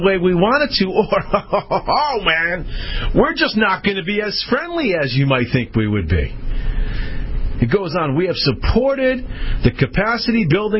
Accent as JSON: {"language": "English", "region": "Connecticut", "country": "United States", "said": "because this has to do with my home state here in wonderful Connecticut."}